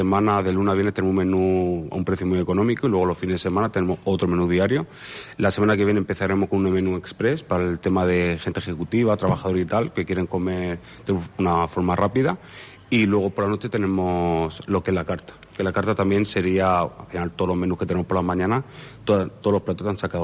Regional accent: Region of Murcia, Spain; Somos de Murcia, por lo cual también tenemos que tener hacer en otro guiño a nuestra región.

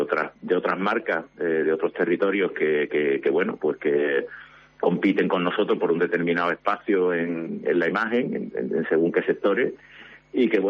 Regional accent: Cádiz, Andalusia, Spain; quién no produce un esbozo de sonrisa cuando simplemente decimos que venimos desde Cádiz

